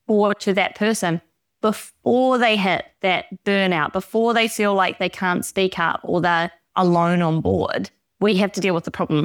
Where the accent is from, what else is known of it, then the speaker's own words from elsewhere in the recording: New Zealand; accent: New Zealand; now in Europe; obviously I'm from New Zealand, hence the accent. And we have got a beautiful home back in New Zealand